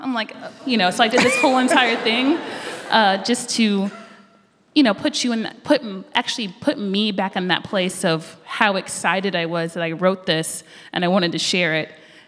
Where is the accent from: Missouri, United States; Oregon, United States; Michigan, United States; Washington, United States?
Missouri, United States; Rolla; growing up in Rolla wasn't like I can just get access to that.